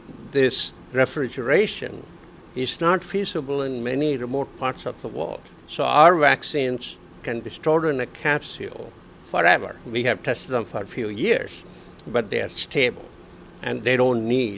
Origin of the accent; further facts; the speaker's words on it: India; now in United States; The very first phone call that I made when I came from India here cost me $75.